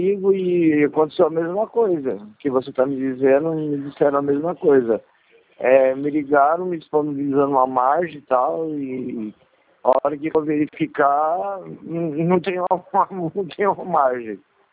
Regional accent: São Paulo, Brazil; also born or lived in Santa Catarina; eu morava em Santa Catarina, eu sou de São Paulo, mas eu tava morando em Santa Catarina, e eu voltei para São Paulo

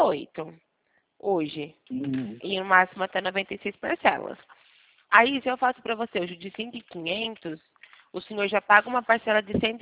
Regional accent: Sumaré, São Paulo, Brazil; Eu trabalho aqui na Santander de Sumaré. Eu sou de Sumaré.

